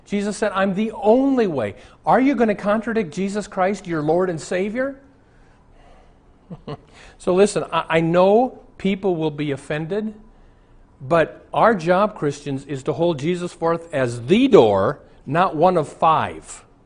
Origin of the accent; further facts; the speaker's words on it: Omaha, Nebraska, United States; I went to Omaha, my hometown.